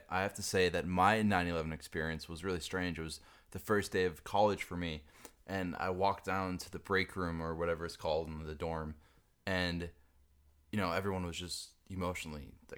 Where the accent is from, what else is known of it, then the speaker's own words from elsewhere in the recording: Minnesota, United States; growing up in Minnesota, not knowing a whole lot